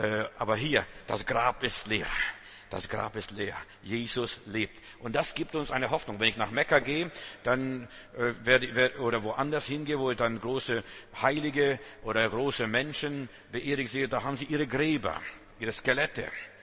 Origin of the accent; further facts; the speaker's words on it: Klaipėda, Klaipėda County, Lithuania; wie bei uns zu Hause in Litauen, in Memeln, wie zu Hause. Also da war Schlangen, also bei uns zu Hause Kreuzottergebiet, wie bei uns zu Hause dort im Moor, so sieht's aus.